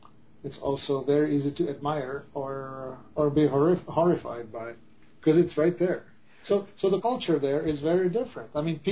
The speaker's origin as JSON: {"language": "English", "country": "Czechia", "tie": "born or raised there", "second_language": "English", "said": "I grew up in the Czech Republic. I come from a different culture."}